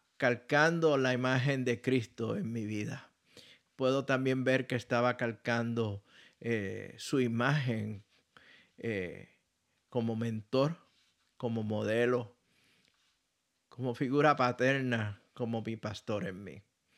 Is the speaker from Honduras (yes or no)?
no; Puerto Rico; cerca de mi pueblo natal allá en Puerto Rico.